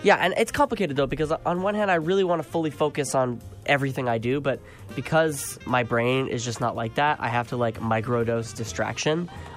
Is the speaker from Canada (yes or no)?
yes; Canada; even though I am Canadian.